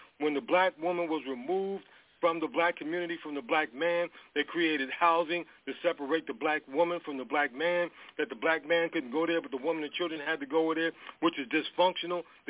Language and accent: English; Detroit, Michigan, United States; he's right that I'm from Detroit, and back in Detroit, back in 1989, I was working on my doctorate